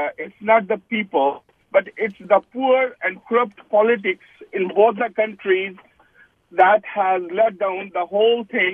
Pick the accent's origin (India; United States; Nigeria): India; I'm from India, but I'm a human being. I don't believe in any religion